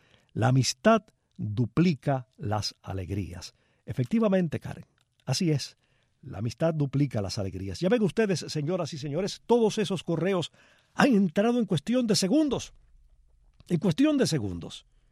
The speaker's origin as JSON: {"language": "Spanish", "town": "Palma Soriano", "region": "Santiago de Cuba", "country": "Cuba", "tie": "born or raised there", "said": "al lado de Palma Soriano, mi pueblo natal"}